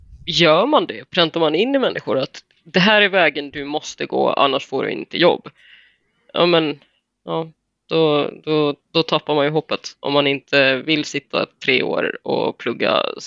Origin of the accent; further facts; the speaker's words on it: Tensta, Stockholm County, Sweden; när jag växte upp i Tensta